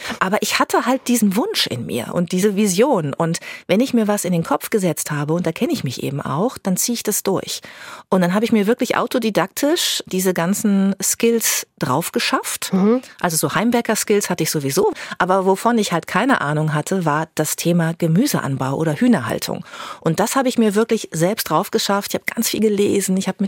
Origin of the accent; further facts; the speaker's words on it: Bad Lippspringe, North Rhine-Westphalia, Germany; Ich bin sehr ländlich aufgewachsen in Bad Lippspringe am Teutoburger Wald und habe das sehr genossen, meine Kindheit in der Natur zu verbringen.